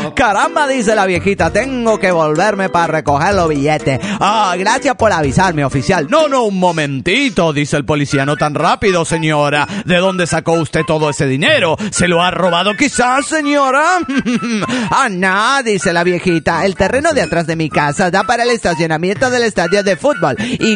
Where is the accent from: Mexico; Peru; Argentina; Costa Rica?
Mexico; Hola, ¿qué tal? … de México.